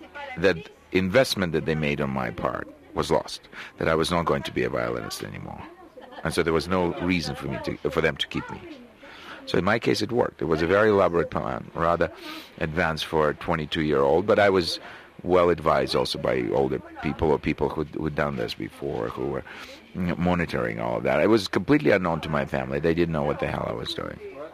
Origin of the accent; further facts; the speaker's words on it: Moscow, Russia; also born or lived in New York / London; And I came from Moscow, and I'm very much a Moscovite. I've lived now in Moscow, New York, and London, so three great cities. So I'm a big city boy.